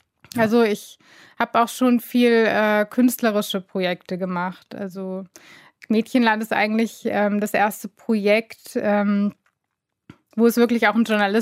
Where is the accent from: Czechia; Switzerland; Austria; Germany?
Germany; Kassel, Hesse; Und das genieße ich dann auch in meiner Heimatstadt, wenn dann mal so ein internationaler Trubel da ist.